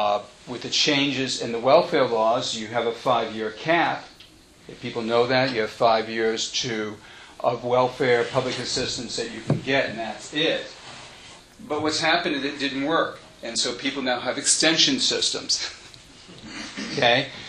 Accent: New York City, New York, United States; Now, my own history is that I come from New York City.

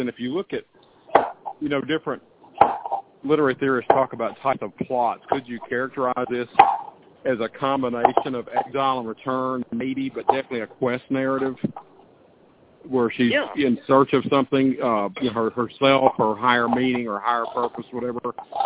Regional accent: Baton Rouge, Louisiana, United States; I grew up down there in Baton Rouge, and it's not a Cajun city.

